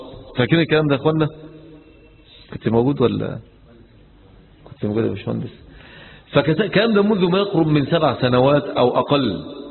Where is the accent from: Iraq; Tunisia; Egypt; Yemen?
Egypt; من بلدنا مصر